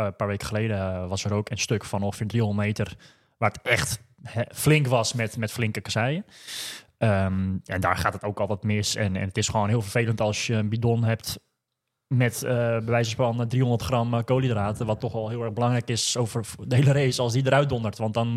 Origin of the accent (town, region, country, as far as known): Netherlands